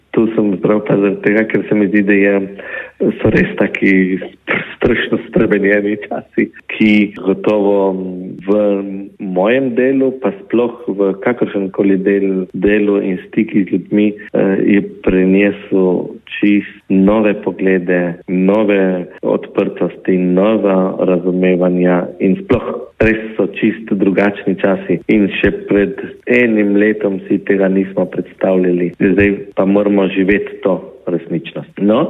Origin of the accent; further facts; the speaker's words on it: Postojna, Littoral–Inner Carniola, Slovenia; Gotovo, ker je to moj kraj, moj rojstni kraj in sploh sem povezan pač s domačim krajem in že najlepša leta sem pač pustil ravno v Postojni, 16 let